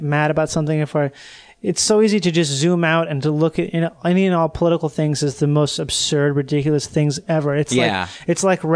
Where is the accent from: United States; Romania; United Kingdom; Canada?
United Kingdom; England; I am an Englishman.